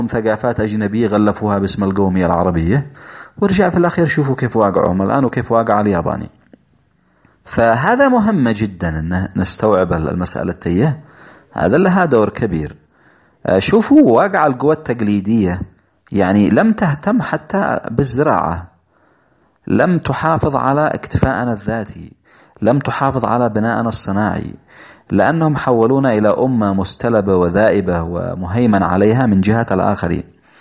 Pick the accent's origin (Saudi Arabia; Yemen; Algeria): Yemen; يعني بيرسل الطالب بدون ما يعرفه من احنا كأمة يمنية عربية مسلمة،